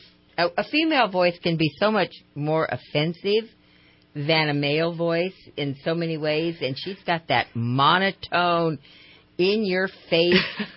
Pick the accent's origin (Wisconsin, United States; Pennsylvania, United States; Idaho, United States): Idaho, United States; My parents were Democrats. I was born and raised in Idaho